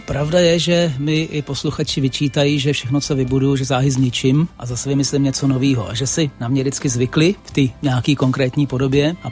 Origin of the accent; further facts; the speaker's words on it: Prague, Czechia; já jsem vlastně pražský kluk, já jsem prožil dětství v paneláku v Praze